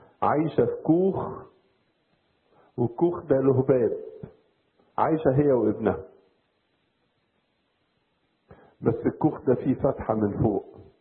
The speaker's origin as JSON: {"language": "Arabic", "country": "Egypt"}